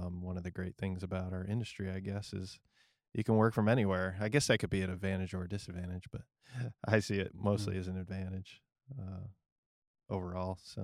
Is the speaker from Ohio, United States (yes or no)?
yes; Canton, Ohio, United States; I'm from Canton, Ohio. Known for the Professional Football Hall of Fame, and that's about it.